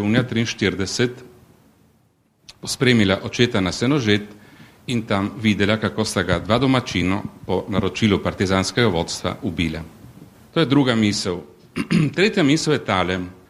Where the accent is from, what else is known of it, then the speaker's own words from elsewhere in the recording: Littoral, Slovenia; smo primorski Slovenci fašistični pritisk zdržali